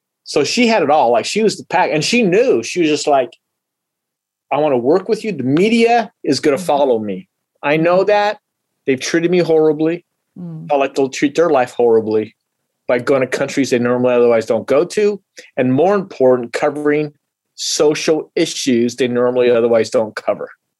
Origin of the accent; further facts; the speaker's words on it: Colorado, United States; A big Civil War buff, even though I grew up in Colorado. No Civil War there.